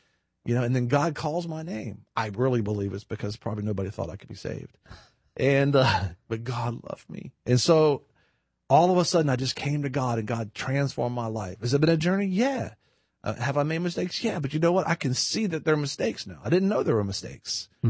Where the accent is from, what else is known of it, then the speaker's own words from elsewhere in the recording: United States; I mean, I'm an American.